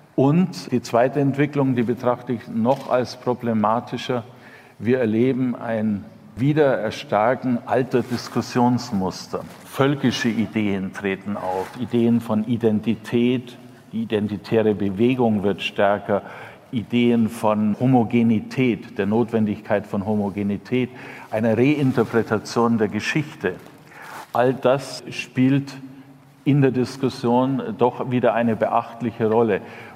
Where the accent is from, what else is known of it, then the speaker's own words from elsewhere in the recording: East Germany, Germany; jetzt spreche ich sozusagen als Ossi, ne?